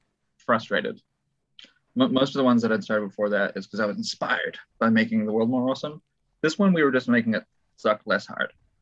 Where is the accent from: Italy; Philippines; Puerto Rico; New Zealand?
New Zealand; also born or lived in Australia / Japan; now in United States; I have lived here in America for about 10 years, although originally I'm from New Zealand by way of Australia and Japan for 2.5 a year, respectively.